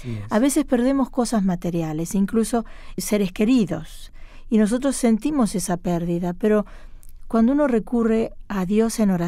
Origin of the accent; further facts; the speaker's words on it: Argentina; moved away; cuando salí de Argentina, que es mi tierra natal, tuve que dejar atrás varias cosas.